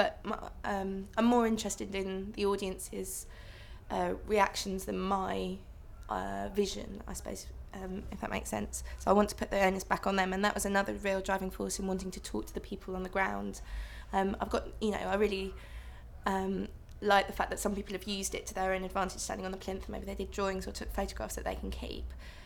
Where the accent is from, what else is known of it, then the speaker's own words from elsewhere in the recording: Brighton, South East England, United Kingdom; now in London, United Kingdom; I grew up in Brighton originally. I say I'm from Brighton still, but I've lived in London for the last 7 years, I suppose. So I guess I'm a Londoner.